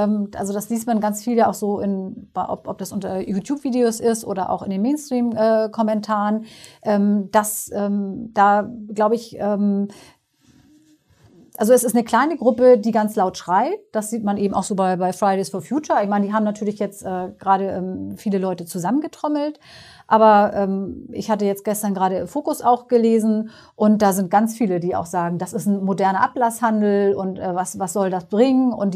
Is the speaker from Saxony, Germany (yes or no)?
no; Hamburg, Germany; ich bin in Hamburg zur Schule gegangen, bin in Hamburg aufgewachsen.